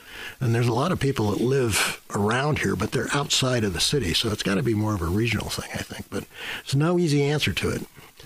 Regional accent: Portland, Oregon, United States; It worries me because I grew up in Portland, and I've worked both in Portland and Seattle

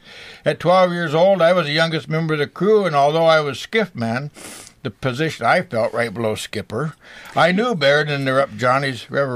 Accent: Alaska, United States; And I grew up out in Aleutians where we were hundreds of miles from a doctor or from any kind of a police force or anything else.

